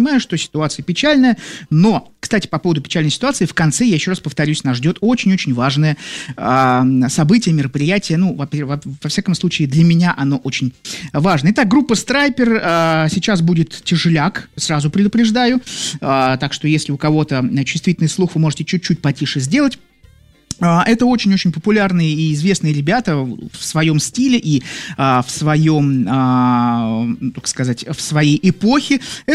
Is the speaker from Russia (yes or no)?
yes; Saint Petersburg, Russia; из какого города я, из Петербурга